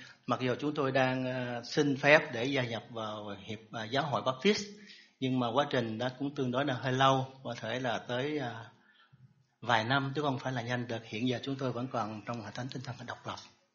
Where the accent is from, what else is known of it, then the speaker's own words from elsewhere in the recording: Long An, Vietnam; Tôi sinh ra và lớn lên trong gia đình không có tin Chúa, thờ cũng ông bà mà thôi. Người gốc Long An và lớn lên thì tỉnh Long An, lớn lên ở Sài Gòn. Đến năm 1990 tôi ra Nha Trang để học trường Đại học Thủy sản Nha Trang